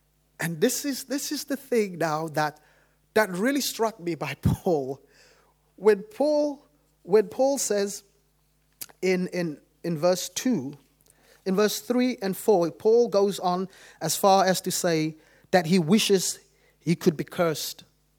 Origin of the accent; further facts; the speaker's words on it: Cape Town, Western Cape, South Africa; I remember growing up in Cape Town, that every Friday, it's always chaotic in Cape Town.